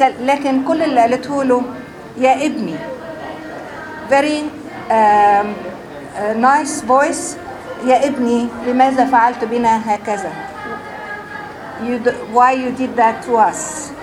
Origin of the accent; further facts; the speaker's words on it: Egypt; انا جاية من مصر.